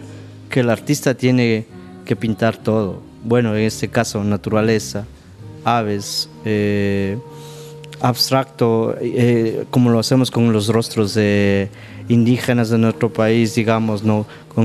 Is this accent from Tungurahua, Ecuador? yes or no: yes; Baños, Tungurahua, Ecuador; Sí, bueno, yo crecí en Baños, en las calles, y allí, aparte de jugar fútbol, jugar con los coches de madera, nos dedicábamos a pintar